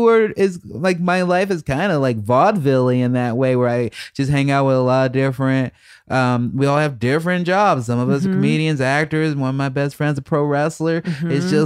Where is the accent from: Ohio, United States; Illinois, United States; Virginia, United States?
Illinois, United States; Chicago; I grew up in Southside Chicago and it's kind of dangerous